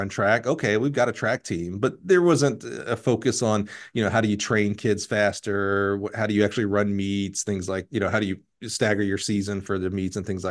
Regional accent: Eufaula, Alabama, United States; not too far where I grew up over in Eufaula.

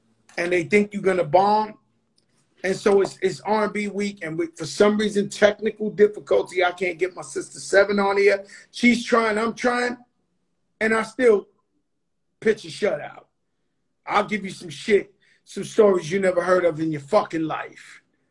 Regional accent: United States; Bro, I'm from Trinity Ave, 1000 Forest Projects.

